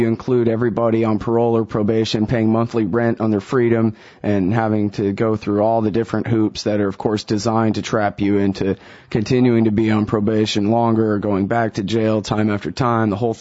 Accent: Austin, Texas, United States; It's Chaos 95.9 FM in Austin, Texas, my hometown. I miss you.

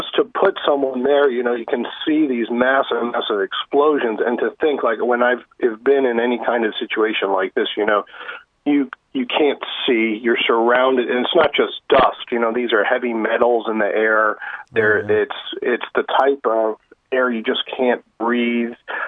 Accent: New York City, New York, United States; You know, you think, because I'm from New York City, actually.

